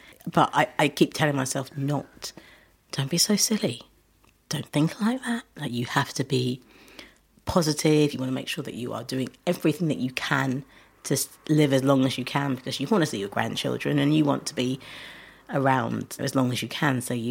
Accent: Harleston, East of England, United Kingdom; Like, I grew up in Harleston. So she's driving through Harleston with the, like, convertible, roof down

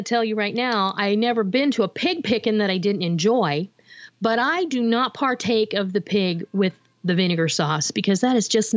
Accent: Arizona, United States; my brother, he lives in New Mexico, and I grew up in Arizona from the time I was 11.

